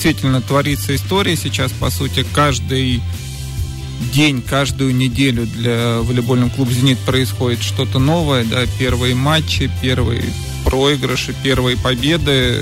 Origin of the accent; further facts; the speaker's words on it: Moscow, Russia; я как коренной москвич